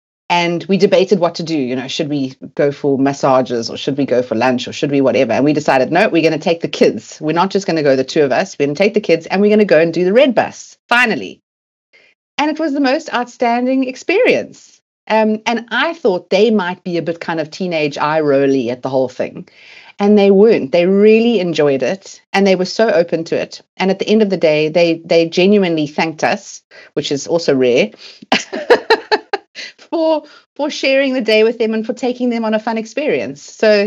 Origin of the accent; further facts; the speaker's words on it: United Kingdom; And I mean, you know, we're so British.